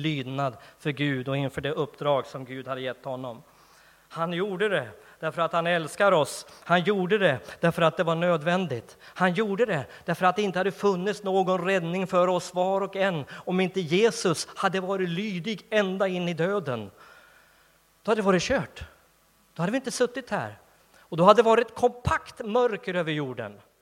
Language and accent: Swedish; Undrom, Västernorrland County, Sweden; Han var från Motala och jag var från Undrom.